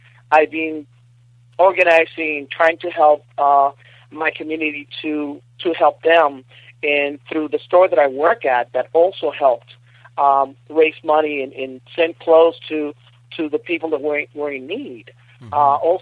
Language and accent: English; Puerto Rico; See, growing up in Puerto Rico, I know about the devastation of hurricanes